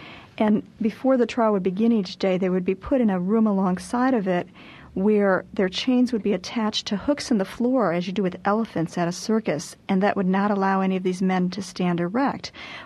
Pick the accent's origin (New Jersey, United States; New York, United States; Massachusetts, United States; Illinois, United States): Illinois, United States; Chicago; I was raised in the Chicago area in really a biracial environment